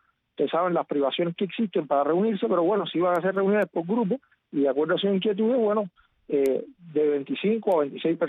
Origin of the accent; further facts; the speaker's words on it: Cuba; mi derecho como ciudadano cubano a moverme por todo el territorio nacional